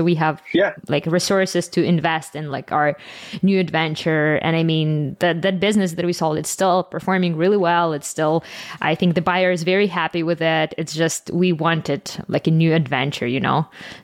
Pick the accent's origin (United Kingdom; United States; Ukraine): Ukraine; also born or lived in Toronto; I'm an outsider. I'm like from Ukraine, lived in Toronto for a bit